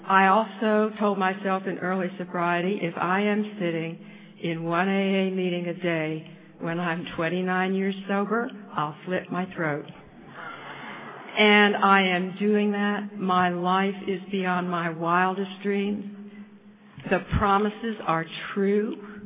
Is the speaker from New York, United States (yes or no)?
no; Missoula, Montana, United States; from, and I'm an alcoholic, and I'm from Missoula, Montana